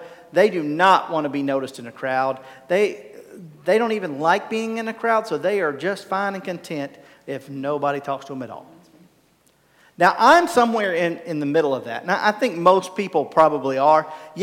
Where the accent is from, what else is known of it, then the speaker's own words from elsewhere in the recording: North Carolina, United States; I can sound like I'm from Catawba County, where there's ice and gnats. That's where I'm from.